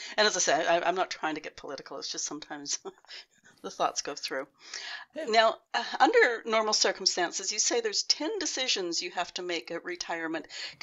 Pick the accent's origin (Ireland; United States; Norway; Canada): Canada; I'm Canadian